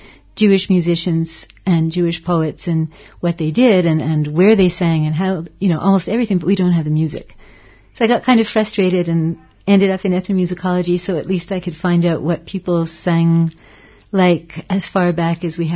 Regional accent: Montreal, Quebec, Canada; I'm from Montreal. My family's been there for about a century, I guess. We're Ashkenazi from Lithuania, Latvia, Russia.

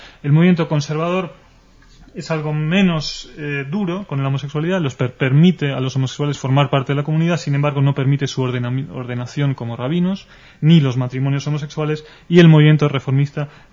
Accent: Spain; somos una radio española y judía. Hasta ahora hemos hablado como españoles, ¿no? Como ciudadanos de este país

